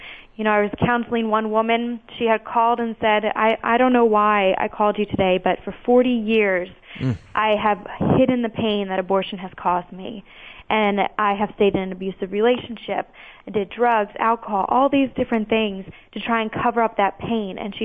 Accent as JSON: {"language": "English", "region": "Indiana", "country": "United States", "tie": "born or raised there", "moved": "as an adult", "lives_now": "Chicago, United States", "said": "I grew up in Indiana and moved to Chicago later after when I went to college."}